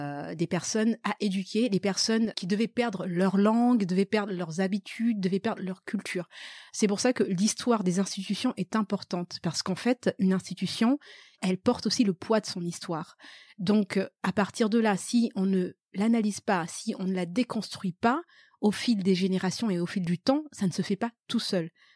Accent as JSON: {"language": "French", "country": "Madagascar", "said": "qu'elles sachent qui elles sont, d'où je viens et l'histoire de Madagascar de par ma bouche"}